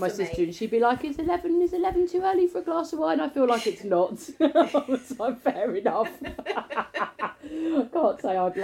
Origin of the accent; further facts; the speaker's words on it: London, United Kingdom; I'm from Northwest London. I'm from near Watford.